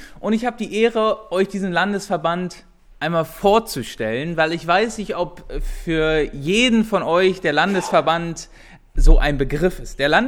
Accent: Berlin, Germany; now in Bad Kreuznach, Germany; Ich komme ursprünglich aus Berlin, aber ganz am Rand von Berlin. Also doch auch auf dem Dorf aufgewachsen. Und dann bin ich über viele Umwege und, jedenfalls viele Wege nach Rheinland-Pfalz gekommen, nach Bad Kreuznach

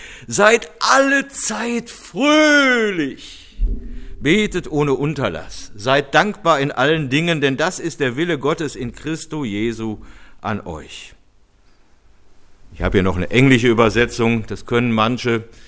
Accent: Cologne, North Rhine-Westphalia, Germany; in meiner Heimatstadt Köln

